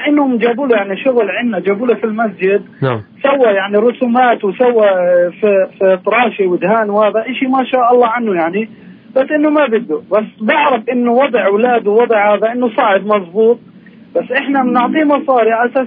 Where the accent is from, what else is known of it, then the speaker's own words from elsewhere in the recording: Jerusalem, Palestine; أنا من القدس